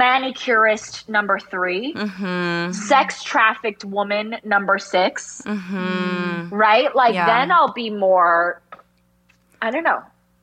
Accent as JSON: {"language": "English", "region": "New Jersey", "country": "United States", "tie": "born or raised there", "said": "Like I grew up in New Jersey, North Jersey, which, and it was so homogenous."}